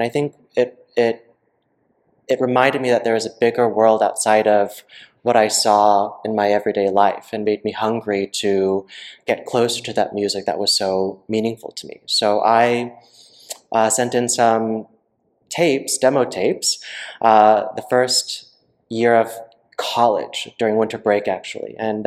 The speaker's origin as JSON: {"language": "English", "region": "Deep South", "country": "United States", "tie": "born or raised there", "said": "I was born and raised in the Deep South to two parents who immigrated from South Korea before I was born."}